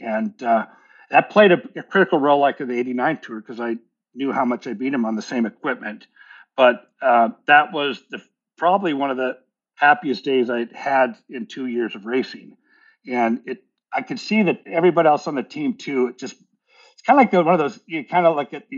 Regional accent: United States; But I didn't do that. As an American, I have to pay taxes everywhere.

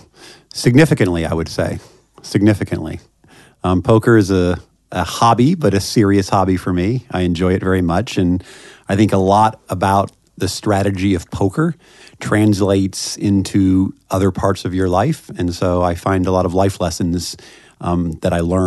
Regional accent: Kansas City, Missouri, United States; moved away as an adult; I grew up in Kansas City, Missouri, okay. and came to Washington when I was in college to do an internship in the United States Senate

